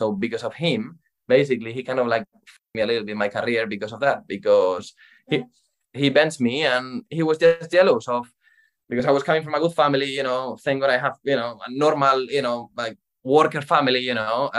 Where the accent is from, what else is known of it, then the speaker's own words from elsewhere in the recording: Madrid, Community of Madrid, Spain; So basically, I am from Spain, Madrid.